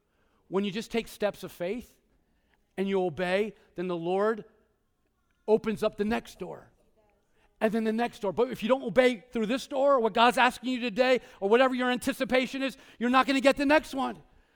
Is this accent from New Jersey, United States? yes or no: yes; New Jersey, United States; But I am from North Jersey, so anything goes sometimes.